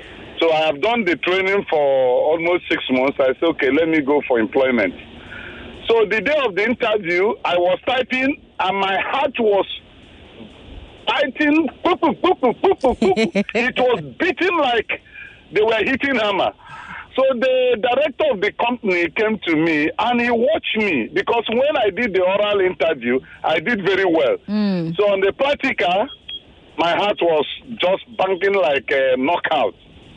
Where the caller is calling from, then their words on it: Ibadan, Oyo, Nigeria; All from Ibadan.